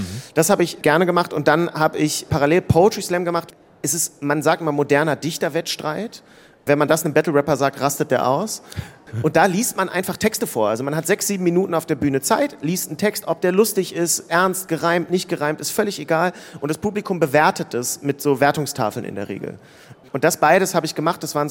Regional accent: Hanover, Lower Saxony, Germany; ich komme aus Hannover

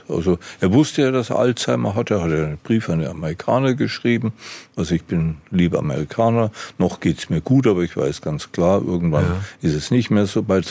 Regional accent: Bavaria, Germany; ich bin in Bayern aufgewachsen, in der Gegend dort.

